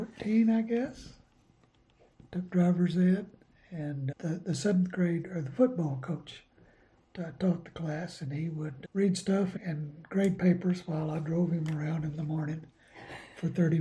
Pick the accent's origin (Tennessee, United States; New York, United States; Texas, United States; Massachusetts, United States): Texas, United States; I guess the best part of growing up in Texas is a large part of my childhood I spent in a very small town, 235 people.